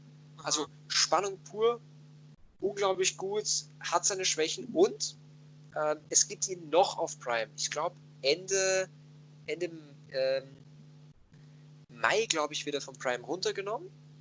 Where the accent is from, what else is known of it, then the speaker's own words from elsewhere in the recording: Austria; accent: Austrian; ich spreche noch mit diesem leicht österreichischen Dialekt, was für mich als Österreicher natürlich dann noch um einiges schlimmer ist